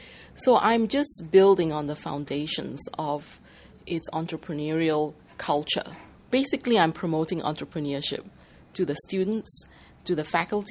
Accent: Singapore; also born or lived in Hong Kong; I'm originally from Singapore, but I come from Hong Kong. I've been staying in Hong Kong for about 18 years and working at the Chinese University of Hong Kong.

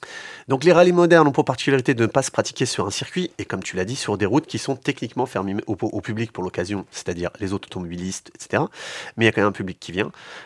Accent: France; Chez nous en France

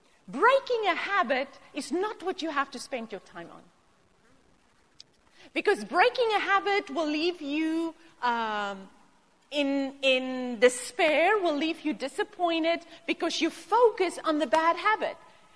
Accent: South Africa; now in United States; I grew up in South Africa. I learned how to drive on the left side of the road.

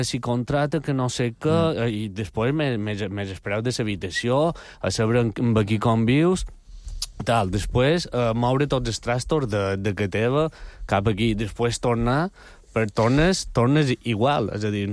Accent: Balearic Islands, Spain; jo soc mallorquí

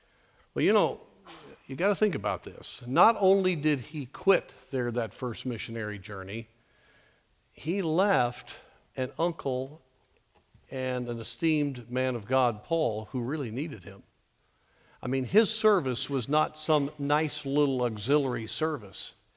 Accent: United States; I understand I am an American.

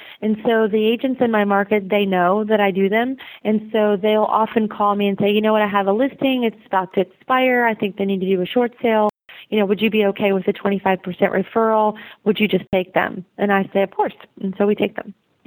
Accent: Memphis, Tennessee, United States; And so they knew that I was … from Memphis. And so each time they needed to send a referral to anywhere, they knew that I was a Memphis girl.

